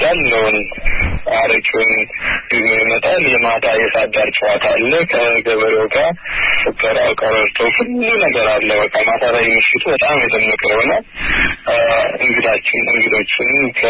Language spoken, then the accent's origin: Amharic; Addis Ababa, Ethiopia; also born or lived in West Gojjam; ምዕራብ ጎጃም በገዳሙት ወረዳ ነው የተወለድኩት። ጣመ ጊዮርጊስ የሚባል ቤተክርስቲያን አለ እዛ አካባቢ። በ8 ዓመቴ ወደ አዲስ አበባ ወንድሞች አመጡኝ የተሻለ ትምህርት እንድማር